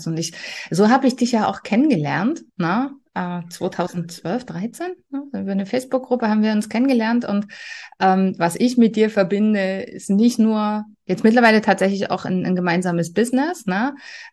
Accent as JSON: {"language": "German", "region": "Saxony", "country": "Germany", "said": "Also auch wir haben ein Haus auf dem Dorf, ja, also ich komme aus Sachsen, super schön gelegen"}